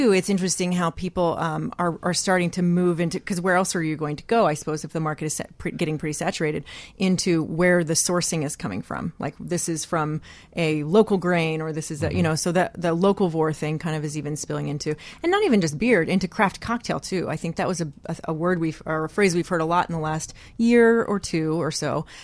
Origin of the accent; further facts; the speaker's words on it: Texas, United States; now in Chicago, United States; I'm from Texas, and I'm here to tell you that I cannot get my fix here.